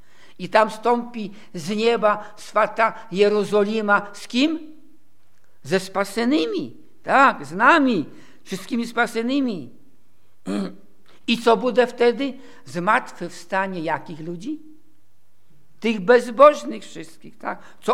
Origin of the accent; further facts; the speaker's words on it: Katowice, Silesian Voivodeship, Poland; also born or lived in Nysa; miasto Nysa, tam gdzie ja się urodziłem. No i ja jestem z Katowic